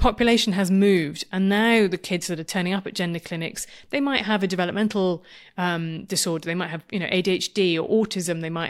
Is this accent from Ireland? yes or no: no; United Kingdom; Being British is an advantage. I don't think it makes me cooler. I think it makes me more secure in the fact that we have come to an understanding here in Britain, along with the Scandinavian countries.